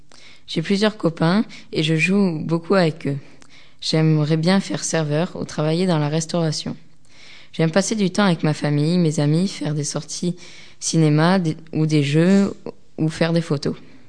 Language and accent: French; Talence, Nouvelle-Aquitaine, France; born there; j'ai 13 ans et j'habite à Artigues près Bordeaux. Je suis née à Talence